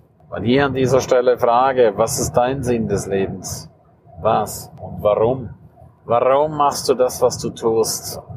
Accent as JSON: {"language": "German", "town": "St. Moritz", "region": "Graubünden", "country": "Switzerland", "tie": "born or raised there", "said": "Ich liebe es einfach in meiner Heimat, St. Moritz, Menschen hochzuholen"}